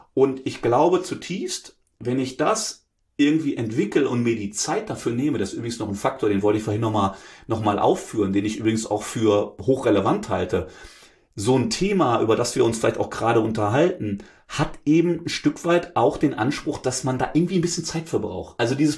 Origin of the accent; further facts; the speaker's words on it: North Rhine-Westphalia, Germany; man merkt hier vielleicht auch, na, ich komme aus dem Ruhrgebiet